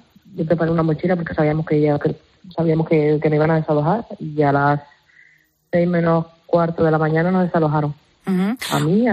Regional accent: Canary Islands, Spain; nosotros somos canarios, sentimos mucho nuestra tierra

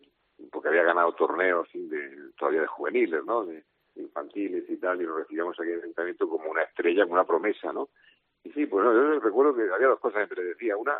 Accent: Region of Murcia, Spain; cuando nos preguntan de dónde somos a los murcianos, siempre tenemos que decir nosotros somos de donde Carlos Alcaraz.

